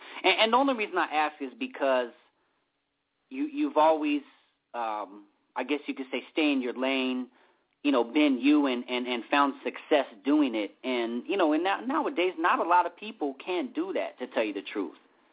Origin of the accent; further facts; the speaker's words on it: Los Angeles, California, United States; I'm born and raised in Los Angeles or Southern California